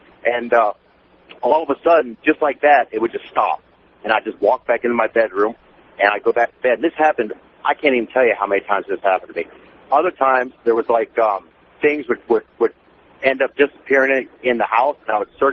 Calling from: Wichita, Kansas, United States; from Wichita.

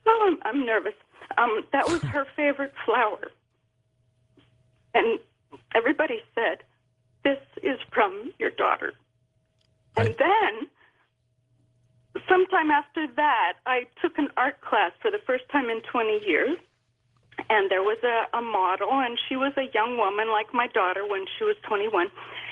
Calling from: Santa Rosa, California, United States; I'm calling from Santa Rosa in California.

